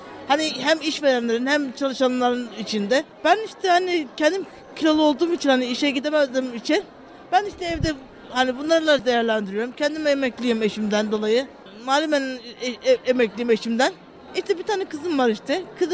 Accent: Ordu, Turkey; now in Urla, Turkey; Ben Urla'nın Kuşlar Köyü'nde oturuyorum. Ama ben kendim Karadenizliyim. Orduluyum ben. Buraya işte 26 sene oldu. Burada büyüdük. Yani buralı olduk sayılır.

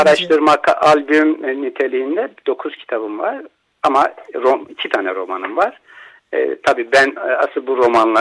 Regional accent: Bitlis, Bitlis Province, Turkey; moved away as an adult; now in Edirne, Turkey; Ben TRT'nin tek kanal olduğu yıllarda TRT'nin Bitlis muhabiriydim. Şu an Edirne'de yaşıyorum. 25-28 yıldır Edirneliyim ama aslen Bitlisliyim. Orada doğdum. Gençliğim, öğretmenliğimin bir bölümü orada oldu.

